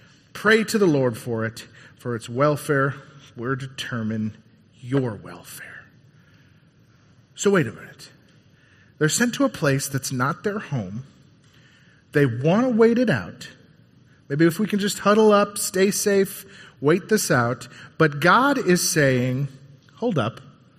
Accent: Colorado, United States; moved away as an adult; I was born and raised in Colorado, but at the age of 18, I left, and from about the age of 18 to 24, 25, I didn't live in the same place for more than a year.

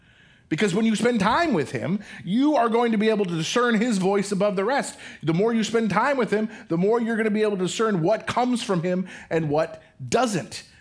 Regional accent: Denver, Colorado, United States; born there; All right, I was born in Denver.

